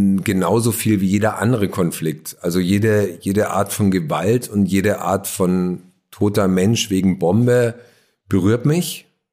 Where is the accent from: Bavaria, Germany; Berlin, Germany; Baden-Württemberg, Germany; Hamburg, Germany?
Bavaria, Germany; Poing; also born or lived in Munich; In der Nähe von München auf einem kleinen Dorf namens Poing. Dort gibt es einen Wildpark. Dort hatte meine Mutter eine Landpraxis und da bin ich aufgewachsen